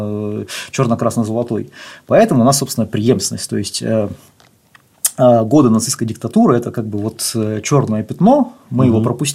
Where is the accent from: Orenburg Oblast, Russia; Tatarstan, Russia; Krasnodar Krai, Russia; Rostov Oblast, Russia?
Orenburg Oblast, Russia; Orenburg; Я вырос в Оренбурге как раз, и на 500-тысячный город приходилось 3500 членов различных вооруженных группировок, которые имели при себе огнестрельное оружие.